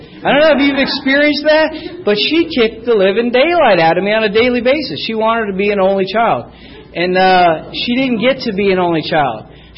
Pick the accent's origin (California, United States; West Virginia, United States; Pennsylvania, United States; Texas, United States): California, United States; La Mesa; I grew up right here in La Mesa.